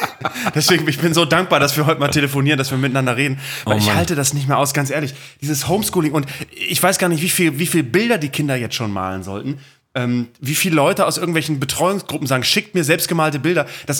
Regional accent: Bremen, Germany; aus meiner Heimatstadt, aus Bremen-Vegesack

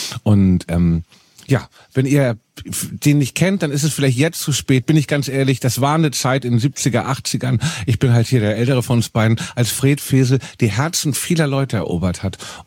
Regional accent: Northern Germany, Germany; Als Norddeutscher muss ich sagen

